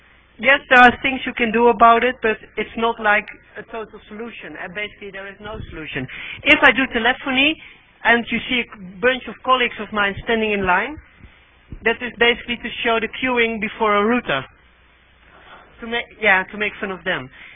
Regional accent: Netherlands; And I'm from the Netherlands.

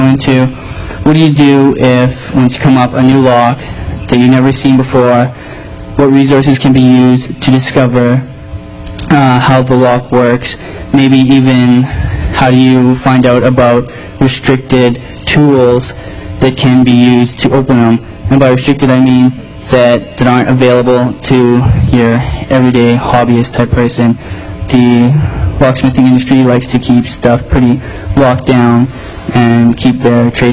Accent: Canada; I'm Canadian, so I'm not sure how lots of stuff goes in the United States

